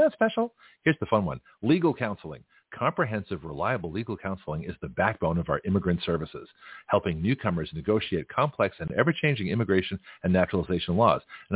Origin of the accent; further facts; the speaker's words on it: Australia; moved away; I came from Australia. You know, I wasn't persecuted there.